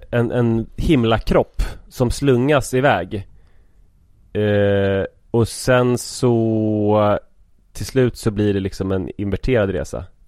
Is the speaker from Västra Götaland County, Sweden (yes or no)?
no; Stuvsta, Stockholm County, Sweden; Segeltorp leder ju bort till Stuvsta där jag växte upp.